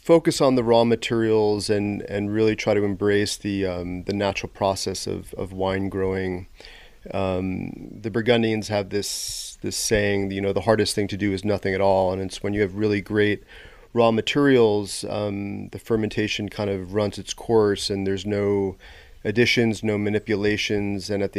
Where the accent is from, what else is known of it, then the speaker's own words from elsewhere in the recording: New York, United States; I grew up in New York and wasn't really raised around wine